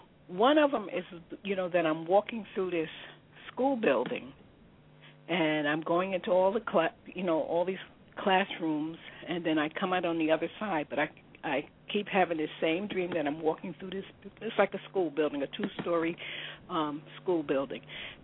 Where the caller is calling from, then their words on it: Virginia, United States; I'm calling from Virginia.